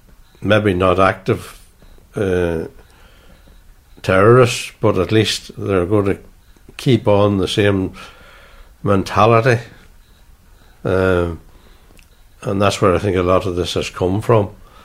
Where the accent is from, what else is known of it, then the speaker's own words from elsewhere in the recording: Northern Ireland, United Kingdom; Well, I'm an Ulster man.